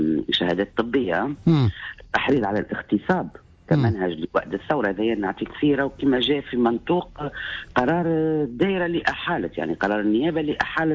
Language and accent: Arabic; Tunisia; واحنا بطبيعتنا تونسيين